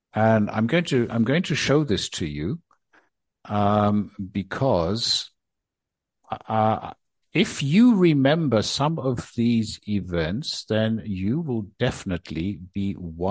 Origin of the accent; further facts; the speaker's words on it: Australia; also born or lived in Germany / Japan; I was born in Germany, but I spent the first 4 years of my life in Japan. And then in 1966, we moved to Australia. We arrived in February 1966.